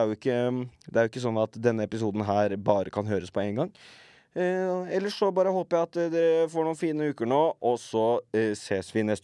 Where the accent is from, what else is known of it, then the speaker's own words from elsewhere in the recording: Kløfta, Akershus, Norway; ikke bare har du liksom Kløfta, der jeg vokste opp, men du har også Jessheim, og du har liksom Eidsvoll og du Lillestrøm jo en del av liksom Nedre Romerike.